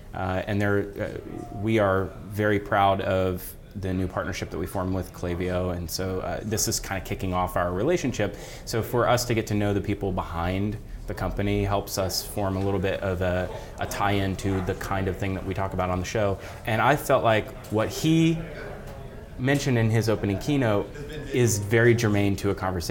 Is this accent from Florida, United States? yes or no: yes; Florida, United States; Oh my gosh, I'm from South Florida and it was 90 degrees when I left